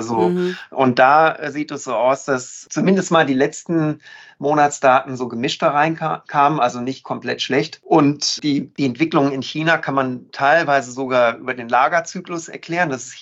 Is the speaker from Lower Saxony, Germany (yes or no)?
no; North Rhine-Westphalia, Germany; ich bin ja Ostwestfale.